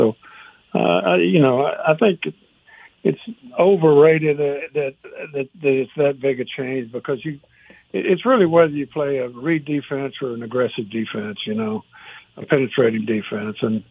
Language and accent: English; Texas, United States; I'm from Texas. People like people from Texas, you know.